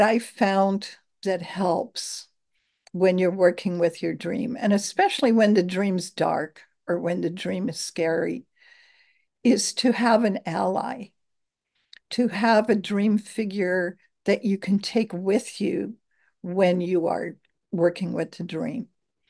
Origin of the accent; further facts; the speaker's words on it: Netherlands; I grew up in the Netherlands, and we had a lot of bridges.